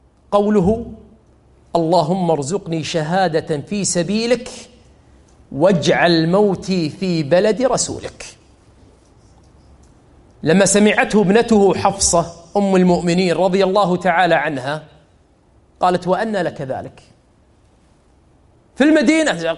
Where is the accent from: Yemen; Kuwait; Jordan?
Kuwait; شوفوا الآن الكلام شلون يقول كأنه نغزات عندنا بالكويت